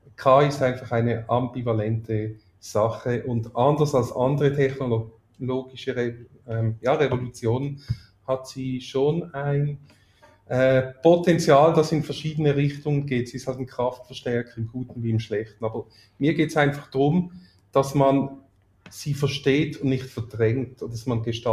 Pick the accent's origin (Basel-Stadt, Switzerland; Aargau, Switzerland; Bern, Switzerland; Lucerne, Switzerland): Basel-Stadt, Switzerland; Basel; also born or lived in Zürich; now in Horgen, Switzerland; Ich bin in Basel aufgewachsen, seit über 30 Jahren aber in Zürich. Würden wir Dialekt sprechen, würde man das sogar noch hören. Ich kriege das nicht weg. Ich lebe mit meiner Frau seit über 12 Jahren in Horgen am Zürichsee.